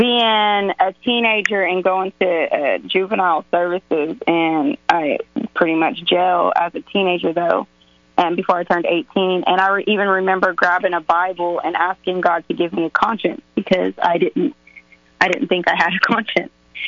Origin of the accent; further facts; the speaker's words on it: Shawnee, Oklahoma, United States; But my husband had gotten into some trouble in Waco, Texas. And we're from Shawnee, Oklahoma. I don't know if I said that.